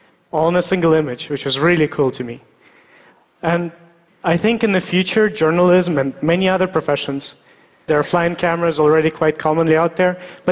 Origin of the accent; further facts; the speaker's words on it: Russia; born there; English is a second language; So I was born in Russia